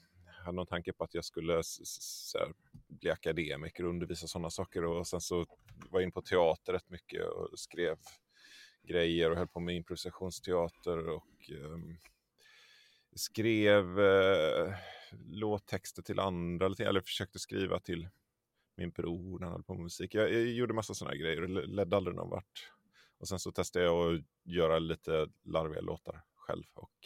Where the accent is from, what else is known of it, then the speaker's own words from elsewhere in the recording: Tollered, Västra Götaland County, Sweden; also born or lived in Borås; född i Borås, vill jag minnas. Men jag har ingen särskild relation till staden Borås. Jag är uppvuxen i ett litet samhälle som heter Tollered. Som ligger strax en bit utanför Göteborg. Det är liksom pendlingsavstånd till Göteborg. Ganska idylliskt.